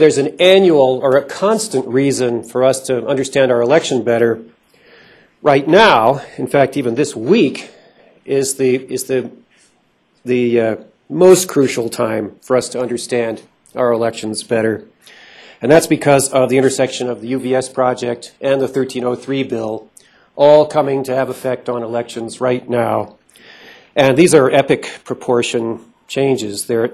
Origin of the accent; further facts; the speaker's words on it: Carbondale, Colorado, United States; from Carbondale, Colorado.